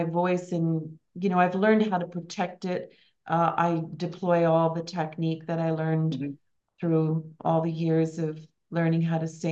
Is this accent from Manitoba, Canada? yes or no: yes; Winnipeg, Manitoba, Canada; But also in Winnipeg, where I grew up in Manitoba, and when I moved to Winnipeg